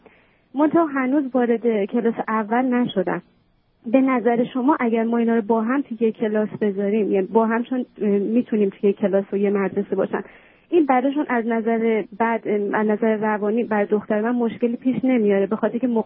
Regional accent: Iran; moved away as an adult; من ما تازه از ایران اومدیم خارج از کشور.

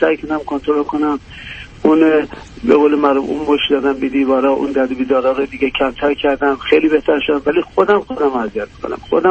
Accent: Iran; moved away; من چندی ساله که از ایران اومدم بیرون،

